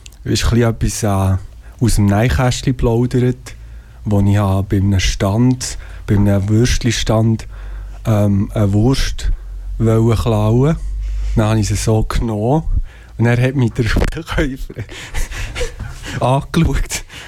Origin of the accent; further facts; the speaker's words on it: Bern, Switzerland; ich komme aus Bern.